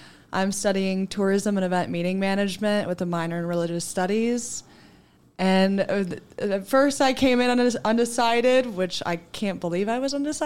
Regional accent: Illinois, United States; I'm a junior from the Chicagoland area.

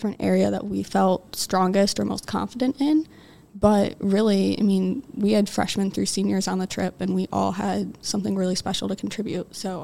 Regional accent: Cleveland, Ohio, United States; I'm a senior in the sport management program. I'm from Cleveland, Ohio, and really I'm interested in marketing and youth sports.

